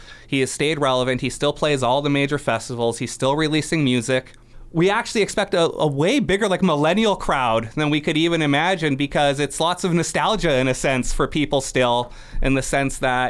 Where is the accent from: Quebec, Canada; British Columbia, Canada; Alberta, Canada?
British Columbia, Canada; Prince George; growing up in Prince George, when I was under 19